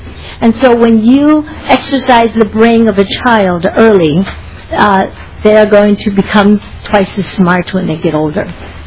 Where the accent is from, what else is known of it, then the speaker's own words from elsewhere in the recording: China; first language Chinese; English is a second language; Chinese is my native language, and through language I've been able to introduce other aspects of China to my students